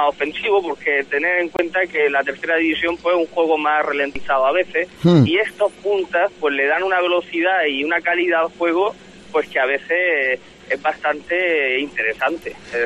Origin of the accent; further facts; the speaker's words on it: Region of Murcia, Spain; yo soy murciano de pura cepa y con mucha pasión